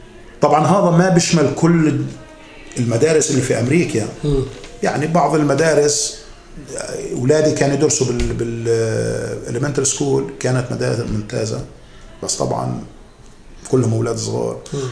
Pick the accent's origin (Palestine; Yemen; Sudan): Palestine; بس عندنا في فلسطين ما اعتقد اذا شاف ولد في عنده كيف بيسموها موهبه يشتغلوا عليها